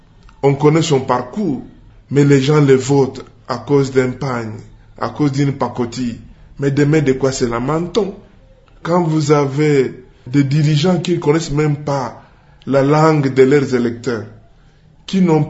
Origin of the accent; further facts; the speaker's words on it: Bukavu, South Kivu, DR Congo; la situation socio-politique que nous vivons en général chez nous au Congo et en particulier ici chez nous à Bukavu.